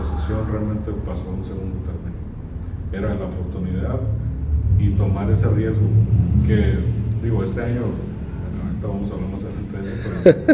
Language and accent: Spanish; Tijuana, Baja California, Mexico; moved away; se les hace muy difícil entender por qué yo emigré de Tijuana